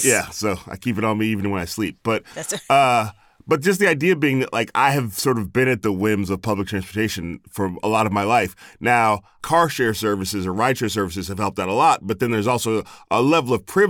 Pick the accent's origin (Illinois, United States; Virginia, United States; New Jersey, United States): Illinois, United States; Chicago; I grew up in Chicago.